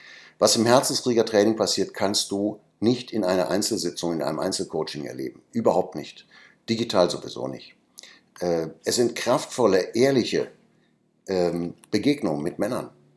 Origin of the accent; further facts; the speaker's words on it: North Rhine-Westphalia, Germany; ich komme aus dem Ruhrpott